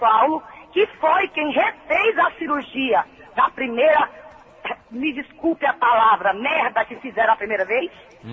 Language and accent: Portuguese; São Paulo, Brazil; now in Serra Talhada, Brazil; Na verdade, eu não sou de Pernambuco. Eu sou paulista, mas a minha família é toda de Afogado, em Gaveira.